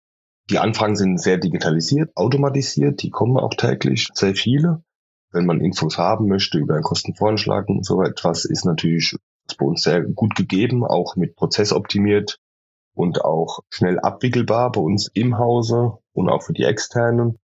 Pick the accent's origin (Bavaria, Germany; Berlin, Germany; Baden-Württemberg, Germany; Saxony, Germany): Bavaria, Germany; Aschaffenburg; Ich komme aus Bayern. Fahre gerne nach Aschaffenburg in die Heimat.